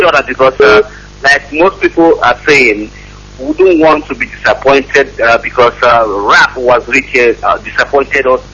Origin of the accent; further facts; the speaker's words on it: Omaka, Imo, Nigeria; I'm from Omaka in the local government area of Imo State.